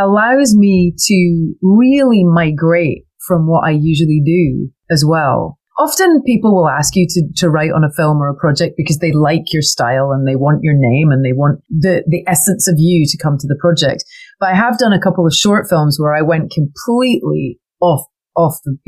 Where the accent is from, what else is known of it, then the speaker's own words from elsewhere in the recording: Scotland, United Kingdom; now in United States; I'm a Scottish girl who's emigrated to America.